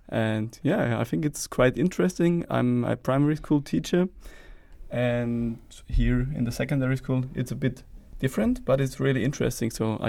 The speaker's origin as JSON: {"language": "English", "town": "St. Pölten", "region": "Lower Austria", "country": "Austria", "lives_now": "Vienna, Austria", "said": "So I'm from Austria. I've been living in Vienna for the last 5 years, but originally I'm from another small city. It's about 50 kilometers away from Vienna and called St. Pölten. And yeah, I moved to Vienna to study"}